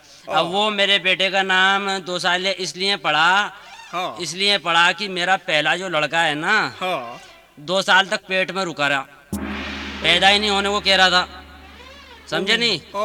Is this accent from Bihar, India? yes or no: no; Khurja, Uttar Pradesh, India; मकान नंबर 110 मोहल्ला सरायलो खुर्जा, जिला बुलंदशहर, यूपी का रहने वाला हूँ भाई।